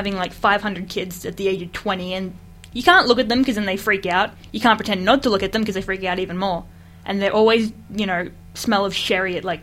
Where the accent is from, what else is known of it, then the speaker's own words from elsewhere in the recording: West Footscray, Victoria, Australia; I grew up in West Footscray, and anyone from, you know, the western suburbs will know the trademark Westie mum.